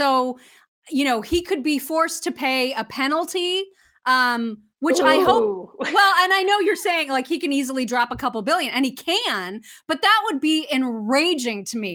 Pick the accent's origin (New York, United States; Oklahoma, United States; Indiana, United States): Indiana, United States; Indianapolis; a story that came from the Indy Star, so my hometown newspaper